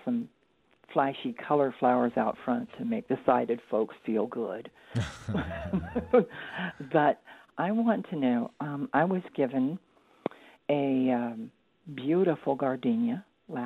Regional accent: Pacific Northwest, United States; moved away as an adult; Well, you know, I'm really new to this area. I'm from

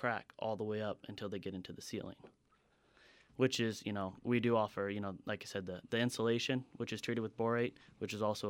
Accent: Phoenix, Arizona, United States; Yeah, I'm born and raised here.

